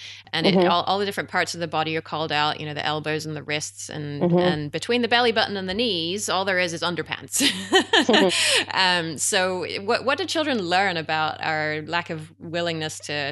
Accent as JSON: {"language": "English", "region": "England", "country": "United Kingdom", "said": "I'm English and so didn't have any sex education here."}